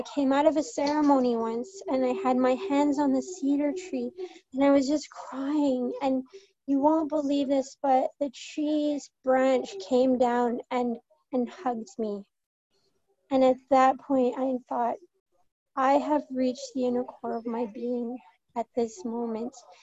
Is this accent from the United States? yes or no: no; Canada; I'm from Canada